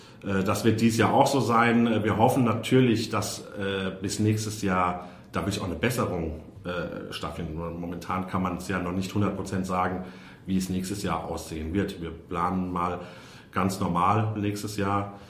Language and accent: German; Mainz, Rhineland-Palatinate, Germany; born there; ich bin in Mainz geboren, habe ich Rosenmontag immer frei gehabt